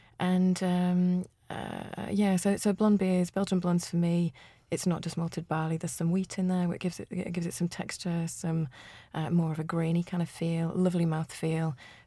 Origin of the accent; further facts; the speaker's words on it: Hull, Yorkshire and the Humber, United Kingdom; moved away as an adult; now in London, United Kingdom; I'm from Hull in East Yorkshire originally, and I moved down to London just over 10 years ago